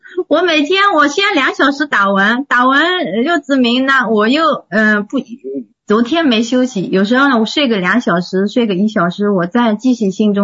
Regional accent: China; 身为一个中国人，能够如理如法

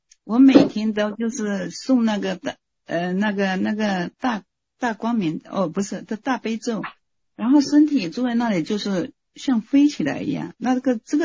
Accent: Zhejiang, China; 我是浙江的

